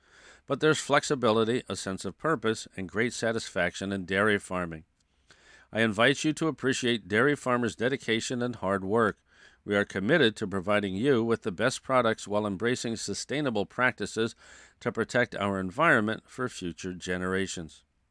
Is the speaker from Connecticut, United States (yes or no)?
yes; South Windsor, Connecticut, United States; My journey in agriculture began in my hometown of South Windsor, where I started milking cows for a local farmer at age 15.